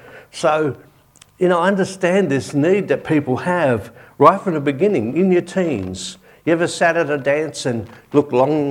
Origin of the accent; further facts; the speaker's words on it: St Albans, Victoria, Australia; I grew up in St. Albans with a lot of Maltese people